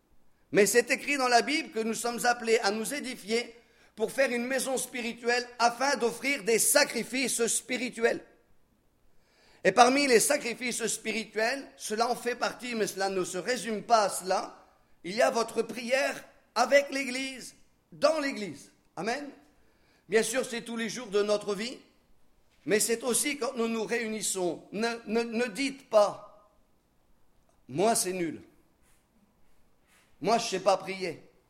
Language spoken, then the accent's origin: French; France; on est français, donc pour nous une église c'est le bâtiment